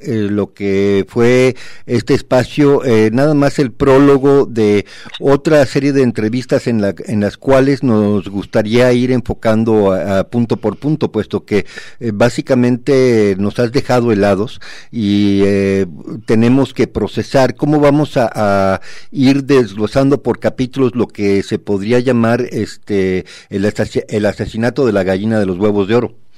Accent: Mexico

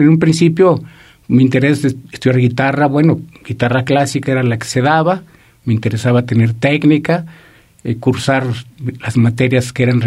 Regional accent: Mexico; como mexicano

